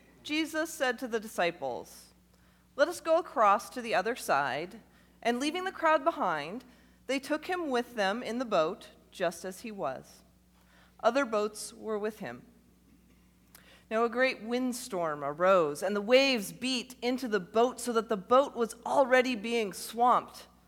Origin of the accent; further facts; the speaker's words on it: Midwest, United States; now in North Carolina, United States; This is one of my favorite texts, because I'm from the Midwest.